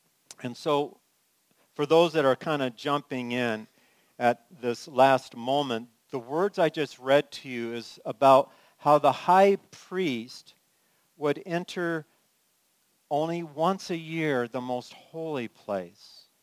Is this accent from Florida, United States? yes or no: no; California, United States; moved away as an adult; also born or lived in Illinois; I grew up in California, awesome church, and love it. But here I am going off to be a pastor. I moved from there to Illinois to go to seminary.